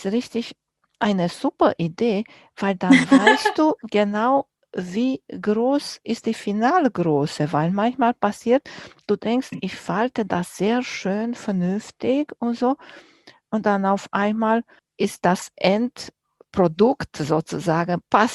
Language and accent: German; Romania; moved away; ich bin groß geworden in Rumänien und wir hatten nicht viel